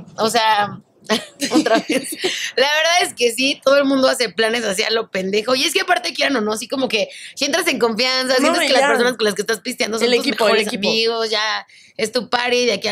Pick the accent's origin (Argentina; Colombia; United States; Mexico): Mexico; Y también como buen mexicano nos encanta